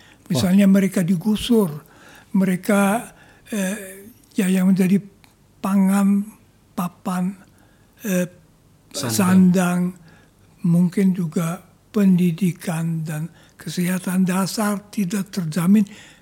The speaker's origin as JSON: {"language": "Indonesian", "country": "Germany", "second_language": "Indonesian", "said": "Saya berasal dari Jerman."}